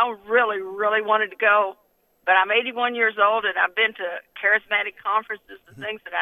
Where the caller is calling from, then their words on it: Lanesville, Indiana, United States; from Lanesville, Indiana, and I am so excited about the Holy Eucharist. I've been a Catholic all my life